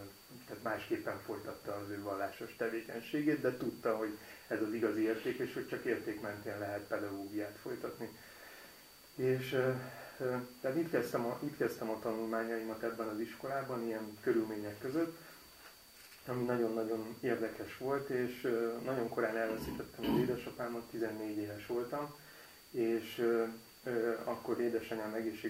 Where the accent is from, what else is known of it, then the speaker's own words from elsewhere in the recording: Törökbálint, Pest, Hungary; És Törökbálinton nevelkedtem, Törökbálinton is születtem, és a mai napig is Törökbálinton élünk a családommal.